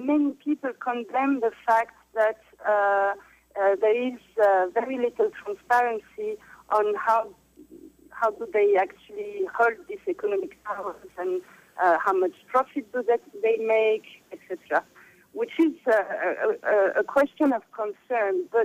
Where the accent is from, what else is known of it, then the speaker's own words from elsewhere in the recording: France; English is a second language; I mean, I'm French, I was brought up in France